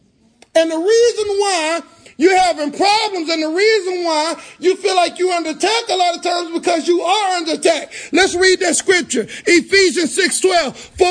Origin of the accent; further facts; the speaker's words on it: Charlotte, North Carolina, United States; I grew up in Charlotte, North Carolina, and where Jim Baker was.